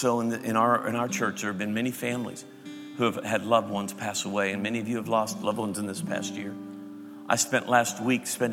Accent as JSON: {"language": "English", "region": "Pennsylvania", "country": "United States", "accent": "Pittsburgh", "said": "I'm from Western Pennsylvania, so I can do this. If you're not from around here, don't do no Pittsburgh accent in that, okay?"}